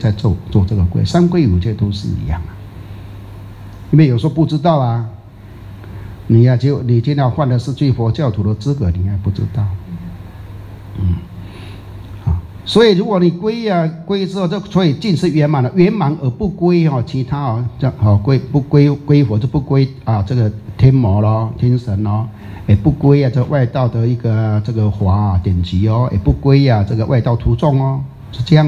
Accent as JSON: {"language": "Chinese", "town": "Hengchun", "region": "Pingtung County", "country": "Taiwan", "said": "一直像我们恒春那边，我们台湾那边啊，那有什么落山风啊、台风啊"}